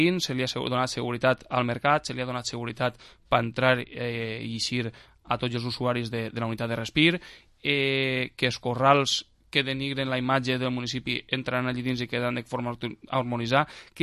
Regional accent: Les Alqueries, Valencian Community, Spain; I les inversions en el poble de les Alqueries no van vindre ni per part de la Diputació, ni per part de la Generalitat, ni per part del mateix municipi.

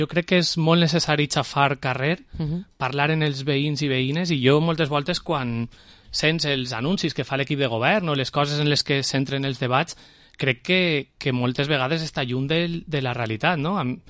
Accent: Vila-real, Valencian Community, Spain; vostè me preguntava que per què o què vull jo per al meu poble, ho faig principalment per això. No? A mi m'apassiona Villarreal.

